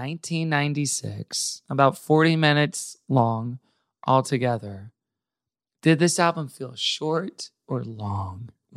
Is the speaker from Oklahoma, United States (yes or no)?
yes; Tulsa, Oklahoma, United States; born there; So I was born in Tulsa, Oklahoma as well.